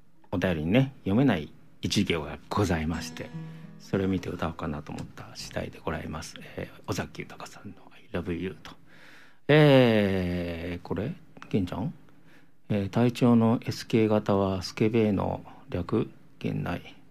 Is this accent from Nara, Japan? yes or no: yes; Nara, Japan; 僕はまあ、奈良県生まれの奈良育ちなんですけど